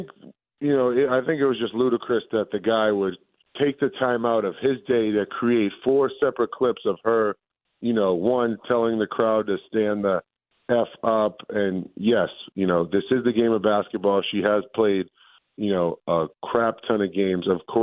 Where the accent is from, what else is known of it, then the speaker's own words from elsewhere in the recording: Massachusetts, United States; I'm excited because it's in my home state of Massachusetts.